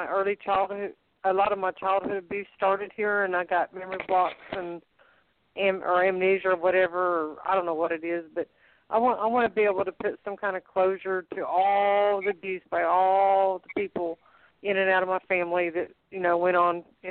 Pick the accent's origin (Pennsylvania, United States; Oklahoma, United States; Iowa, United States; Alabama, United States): Oklahoma, United States; I'm in Oklahoma. I moved back to my home state where I was born.